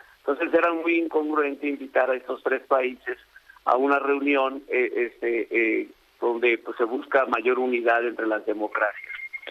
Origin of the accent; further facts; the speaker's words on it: Mexico; Yo como mexicano, la verdad es que me siento muy bien